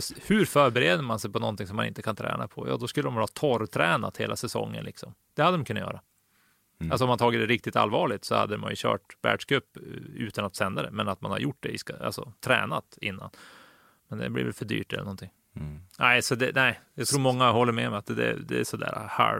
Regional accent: Norrland, Sweden; man kommer ner någon gång då och då som en norrlänning.

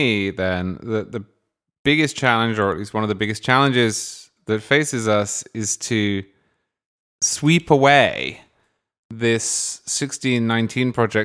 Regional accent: England, United Kingdom; I grew up in England, which is not really Europe, but we went to France and Italy a great deal because you can drive there.

